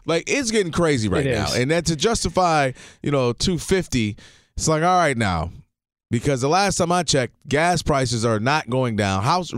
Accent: Detroit, Michigan, United States; now in Los Angeles, United States; Like when I first moved here, right? I'm coming from Detroit and I want to watch the Lions.

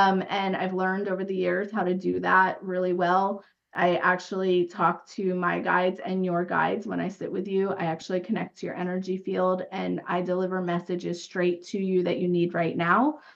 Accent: Pennsylvania, United States; now in Austin, United States; I live in Austin, Texas. I was born in Pennsylvania and raised there. And I moved to Texas about 11 years ago.

